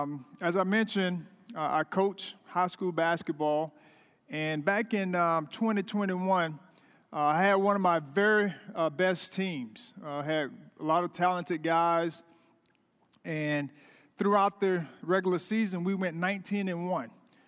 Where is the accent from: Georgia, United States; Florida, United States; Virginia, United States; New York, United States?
Florida, United States; Tallahassee; And I'm from Tallahassee, Florida. How many of you all know where Tallahassee is?